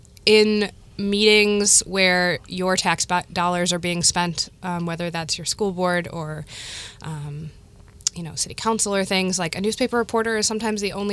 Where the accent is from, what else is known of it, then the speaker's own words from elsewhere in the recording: Wisconsin, United States; I'm going to go home. So I'm from Wisconsin originally.